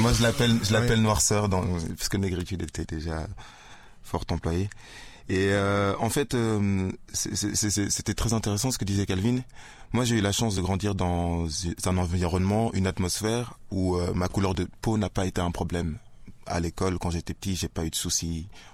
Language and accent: French; Brussels, Belgium; born there; je me sens belge. Je me sens belge, noir, mais je suis né ici. Je suis né à Bruxelles, j'ai pas demandé à être né ici. Du coup, je suis belge.